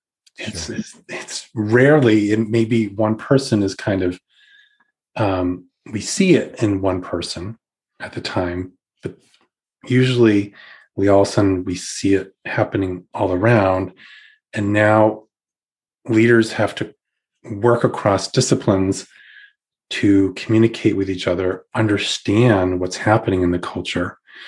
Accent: New England, United States; born there; now in Rochester, United States; I wouldn't say I'm a Rochesterian, as I was born in New England, moved here in 2010

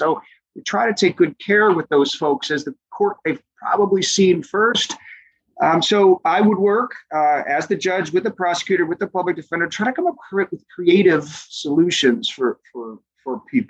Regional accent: Buffalo, New York, United States; In the year 2005, I'm from Buffalo originally and didn't know many folks here.

